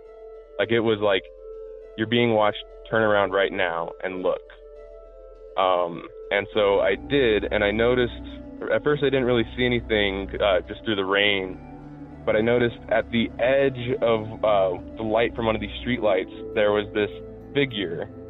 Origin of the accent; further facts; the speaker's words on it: Albuquerque, New Mexico, United States; I mean, I'm from Albuquerque, so I'm used to, you know, crazy people every once in a while.